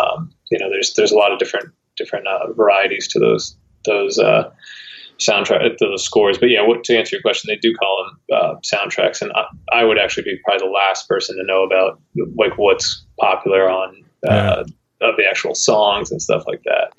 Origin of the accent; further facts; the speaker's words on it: Pennsylvania, United States; also born or lived in Manhattan, United States; Well, I was born in Manhattan, but I grew up, for the first like 8 to 10 years, I was in Pennsylvania, in the Poconos is what they call it, in a really, really small town.